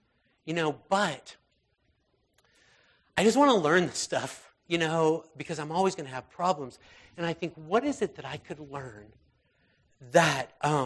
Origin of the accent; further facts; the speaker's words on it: United States; I'm a lot more comfortable saying, I am thankful to God that I'm an American. I'm a little bit less comfortable saying I'm proud to be an American